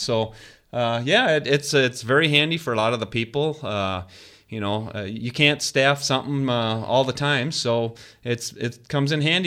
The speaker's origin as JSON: {"language": "English", "region": "Wisconsin", "country": "United States", "said": "I am from Wisconsin."}